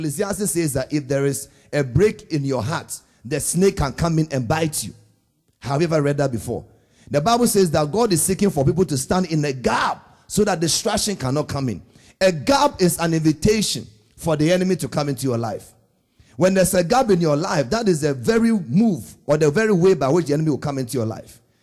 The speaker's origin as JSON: {"language": "English", "country": "Ghana", "said": "I said, look, I'm from Africa. I'm from Ghana."}